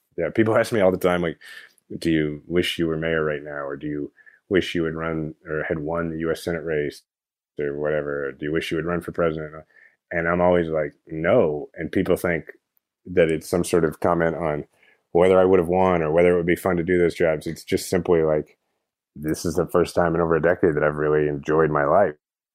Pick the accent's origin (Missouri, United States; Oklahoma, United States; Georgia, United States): Missouri, United States; Kansas City; And like, I love my hometown. I'm a fifth generation Kansas Cityan